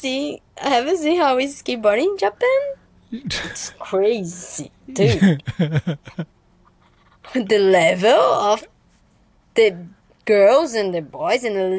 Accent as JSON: {"language": "English", "country": "Brazil", "said": "especially because I'm from Brazil"}